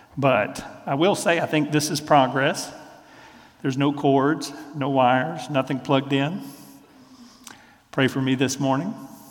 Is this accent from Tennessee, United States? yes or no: yes; Tennessee, United States; my family lived on a farm in West Tennessee. Now, although I was born in East Tennessee and I've moved back here